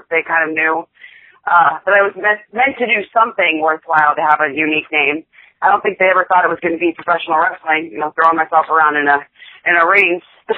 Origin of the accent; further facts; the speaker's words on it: Melbourne, Florida, United States; born there; also born or lived in South Carolina / North Carolina / Kentucky / Georgia; I was originally born in Melbourne, Florida, over by Cocoa Beach.